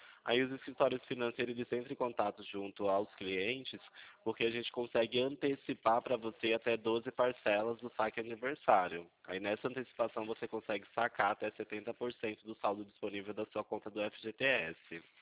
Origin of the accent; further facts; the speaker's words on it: Itu, São Paulo, Brazil; Eu sou de Itu, São Paulo.